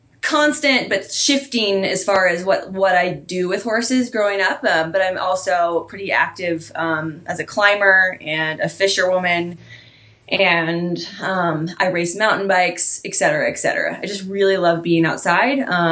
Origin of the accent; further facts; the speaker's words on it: Texas, United States; I'm 27. I'm originally from Texas.